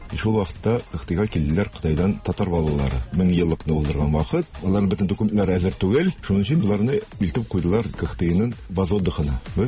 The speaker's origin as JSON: {"language": "Tatar", "town": "Kazan", "region": "Tatarstan", "country": "Russia", "tie": "born or raised there", "said": "Мин үзем Казан җегете. Тудым, үстем Идел районында. Беркая күчмәдем Идел районыдан."}